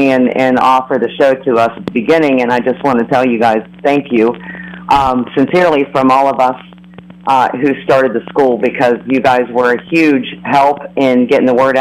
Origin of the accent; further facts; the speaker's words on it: Bridgeport, Ohio, United States; I'm a native of the Ohio Valley. I grew up in Bridgeport up on Kirkland Heights. And when I was about 17 years old, my mom moved to Shadyside